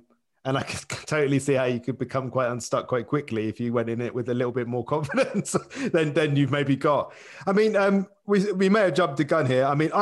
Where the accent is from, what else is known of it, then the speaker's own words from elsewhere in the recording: Hitchin, East of England, United Kingdom; No, because I'm from originally from Hitchin.